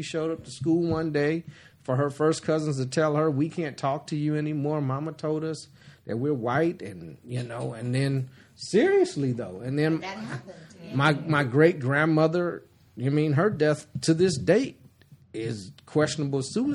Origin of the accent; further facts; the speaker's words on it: Ann Arbor, Michigan, United States; moved away; When we moved here from Ann Arbor, Michigan in 1978, it seems like as soon as I got off the plane, white boy, yellow, pale nigga.